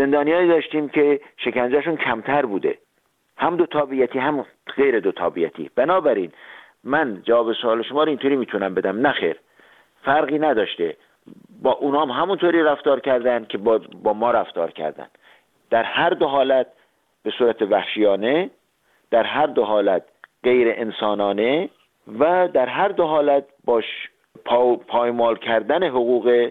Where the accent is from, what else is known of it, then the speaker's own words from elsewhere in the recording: Iran; من به عنوان یک ایرانی خجالت میکشیدم.